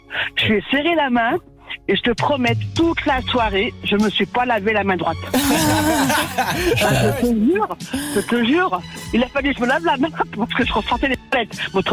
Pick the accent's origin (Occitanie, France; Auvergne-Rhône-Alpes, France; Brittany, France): Auvergne-Rhône-Alpes, France; Lyon; donc je suis de Lyon, hein, je suis lyonnaise